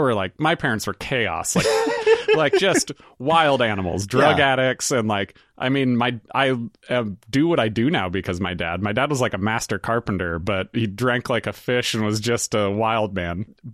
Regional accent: United States; since I was raised a man in America

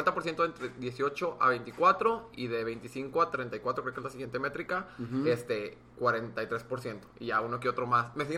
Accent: Monclova, Coahuila, Mexico; now in Monterrey, Mexico; Soy de Monclova.

